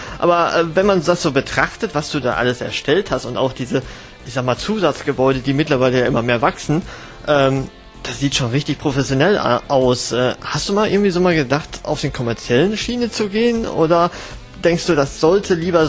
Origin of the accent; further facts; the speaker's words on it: Bottrop, North Rhine-Westphalia, Germany; Ich meine, ich komme ja selber aus Bottrop